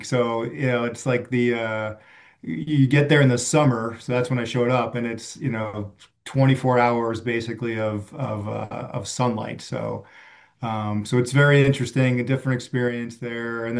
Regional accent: New Jersey, United States; as I got older, growing up in New Jersey, I would go to Army Navy or Army football games.

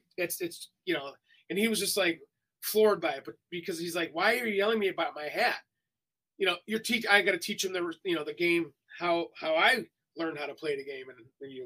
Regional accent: Garfield Heights, Ohio, United States; And when I grew up in Garfield Heights, our teams were like the Yankees, the Orioles, the White Sox, the Indians.

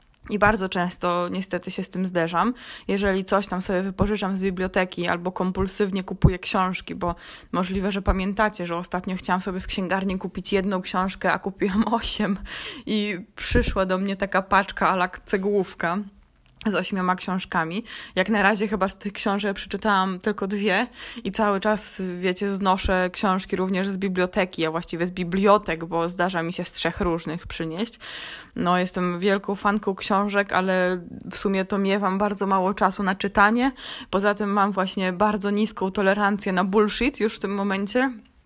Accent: Warsaw, Masovian Voivodeship, Poland; bo ja jestem z urodzenia warszawianką i spędziłam tam pół życia

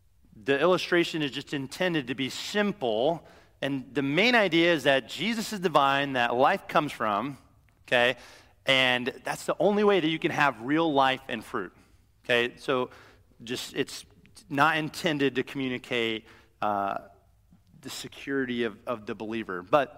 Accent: Iowa, United States; Now, again, I grew up in Iowa, and my grandfather was a farmer.

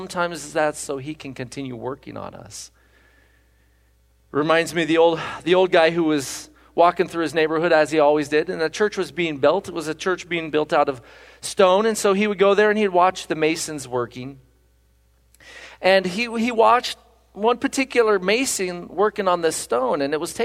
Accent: Brazil; moved away; There was a time when we were living in Brazil. I grew up here in Newburgh, and I loved the beach.

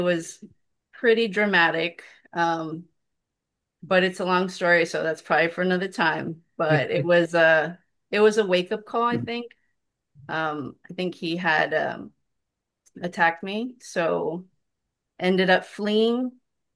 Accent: Laredo, Texas, United States; Okay, so I'm from Laredo, Texas

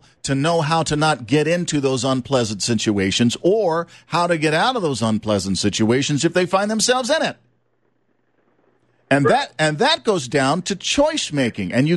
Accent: Louisiana, United States; Where I grew up in South Louisiana.

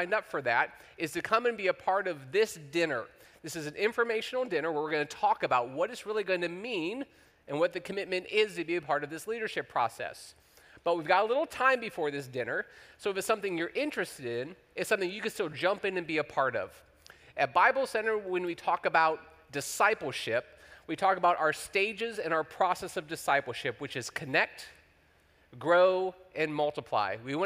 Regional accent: Ohio, United States; and I was born and raised in Ohio

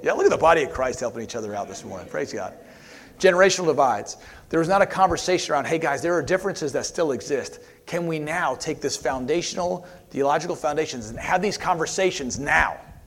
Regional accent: United States; my Asian friends, if they didn't want to think about my experience as an American in that particular country, they didn't have to.

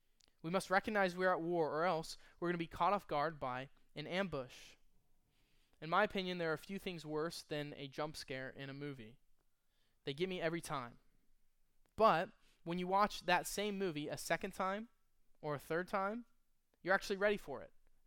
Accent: Texas, United States; So, as a Texan, in the Battle of the Alamo

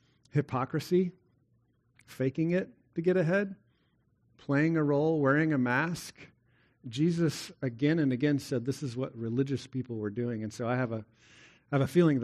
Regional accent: Texas, United States; Like, I thank God that I'm a Texan because I just love beef, right? And we have lots of beef in Texas

